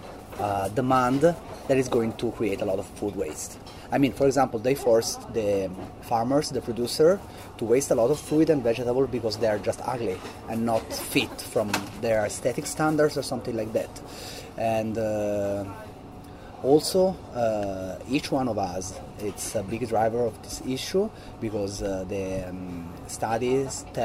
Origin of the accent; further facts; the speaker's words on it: Florence, Tuscany, Italy; English is a second language; I'm from Florence, I'm 33 years old